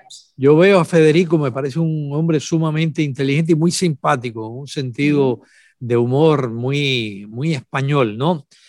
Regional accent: Cuba; Los cubanos éramos muy españoles, lo somos muy españoles en mi familia.

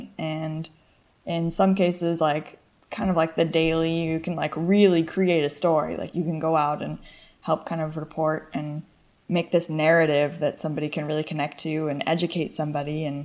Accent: East Bay, California, United States; So, I'm... born and raised in East Bay, California, San Francisco, East Bay.

